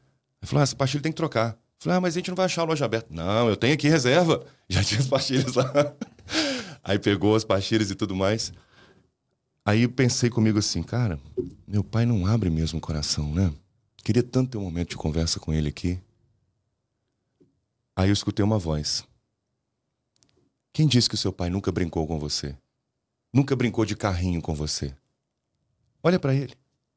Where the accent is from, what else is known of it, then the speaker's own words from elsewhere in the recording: Barbacena, Minas Gerais, Brazil; also born or lived in Belo Horizonte; Eu estava morando em Belo Horizonte, não morava mais em Barbacena, minha cidade natal.